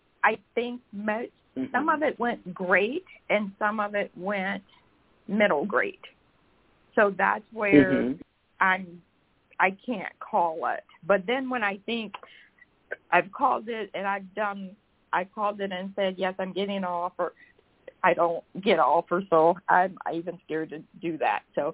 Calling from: Georgia, United States; From Georgia.

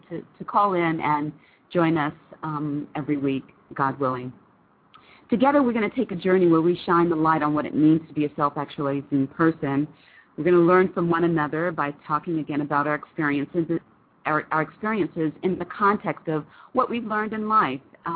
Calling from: Saudi Arabia; I'm calling in from Saudi, so it's actually already Friday for me

